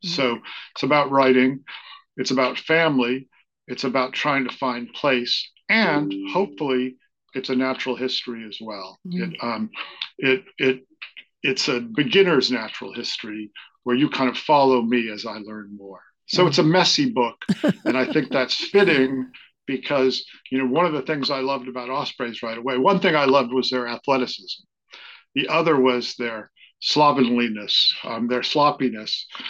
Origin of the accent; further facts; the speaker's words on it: Worcester, Massachusetts, United States; also born or lived in Boulder, Colorado; had moved back to my real hometown of Worcester and found out I had testicular cancer when I was 30. And I was saved from Worcester by moving to Boulder, Colorado to go to school.